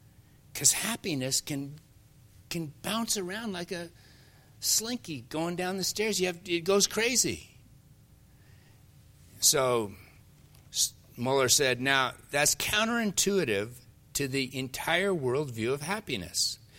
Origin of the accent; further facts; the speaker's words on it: Seattle, Washington, United States; I mean, I grew up in Seattle. normally the weather was gray skies.